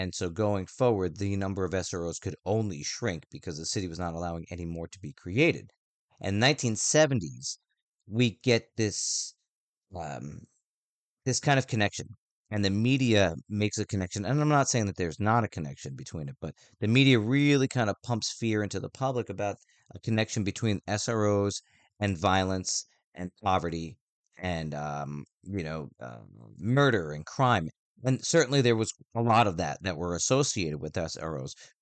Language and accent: English; Northeast, United States; Like, we all know we're from the Northeast, and if you're not familiar with the Northeast, winter in New York City is no joke.